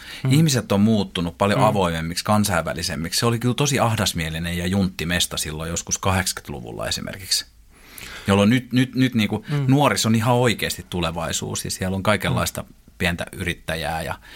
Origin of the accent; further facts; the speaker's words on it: Hollola, Päijät-Häme, Finland; also born or lived in Lahti; Mäkin olen itse Hollolasta ja Lahdesta ja Lahden seudulta siitä